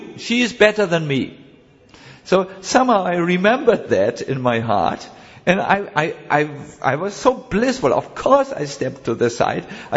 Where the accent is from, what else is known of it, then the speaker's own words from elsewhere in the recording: Germany; I'm a person from Germany, huh?